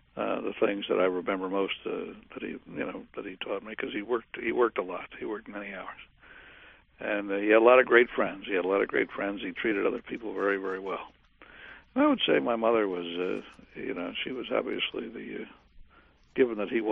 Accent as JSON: {"language": "English", "town": "Cleveland", "region": "Ohio", "country": "United States", "tie": "born or raised there", "said": "I'll soon be 62, but yeah, I grew up in Cleveland. My father had a restaurant, which was a wonderful place. It was a fish house in downtown Cleveland"}